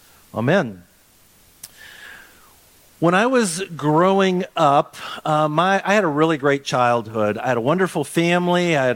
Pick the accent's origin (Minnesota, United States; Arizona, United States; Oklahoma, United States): Minnesota, United States; Austin; Well, then when I got to seventh grade, I moved from Southgate Elementary School in Austin, Minnesota to Ellis Middle School.